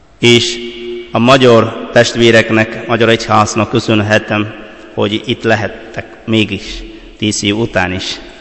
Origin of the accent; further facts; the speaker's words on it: Kerala, India; Hungarian is a second language; now in Hungary; Dél-Indiából származom, India elég nagy ország, teljesen Dél-Indiából, úgy hívják az államot, Kerala